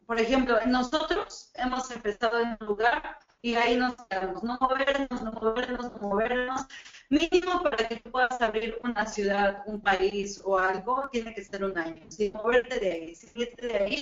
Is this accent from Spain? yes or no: no; Mexico; now in Lima, Peru; soy mexicana, estoy muy contenta porque ya llevo 3 años viviendo aquí en Perú